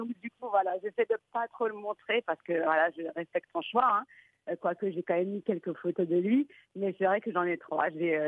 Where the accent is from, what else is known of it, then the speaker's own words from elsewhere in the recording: France; also born or lived in Morocco; Ben moi, en fait, je suis née et j'ai grandi en France.